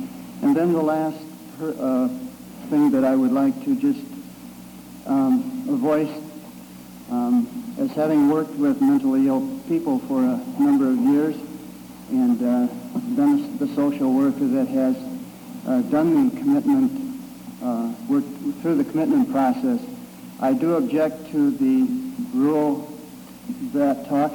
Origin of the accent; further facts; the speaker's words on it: Walker, Minnesota, United States; from Cass County, Minnesota.